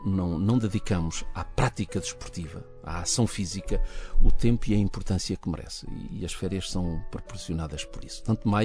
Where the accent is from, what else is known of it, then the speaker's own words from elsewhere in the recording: Portugal; as festas lá da minha terra, em honra de Nossa Senhora da Piedade, que são sempre no segundo domingo de agosto, irei estar presente, lá está, como todo o orqueirense que se preze vai estar presente.